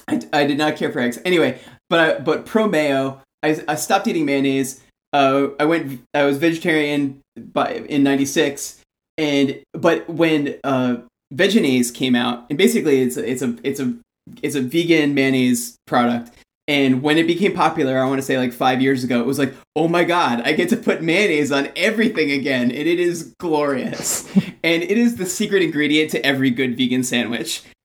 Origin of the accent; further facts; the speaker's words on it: New York, United States; Growing up in New York, it's like, I have an appreciation for a rye bread